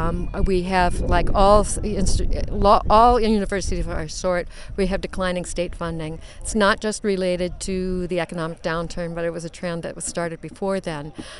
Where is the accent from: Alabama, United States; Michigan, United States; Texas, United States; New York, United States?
Michigan, United States; I was originally from Michigan, from a relatively small town that was in the middle of corn and bean country in the Lower Peninsula of Michigan.